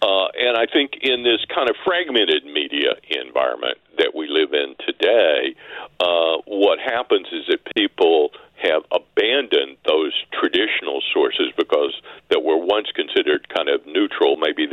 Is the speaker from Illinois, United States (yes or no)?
no; Mississippi, United States; Your listeners know I grew up in Mississippi, but we could get KMOX. And I grew up a Cardinals fan because I could listen to KMOX.